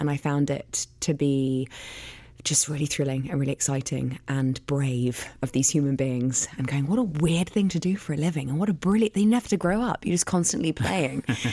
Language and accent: English; London, United Kingdom; So I was born and raised in London. My mum is from Manchester, north of England, and she is a motivational speaker.